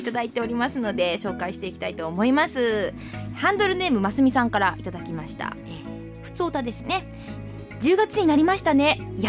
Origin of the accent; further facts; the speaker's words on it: Kochi, Japan; 私も高知出身で、地方の方だったので